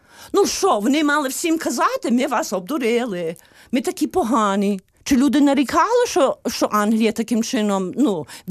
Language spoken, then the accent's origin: Ukrainian; United States; Ukrainian is a second language; Ну, а я американка. І мене пустили.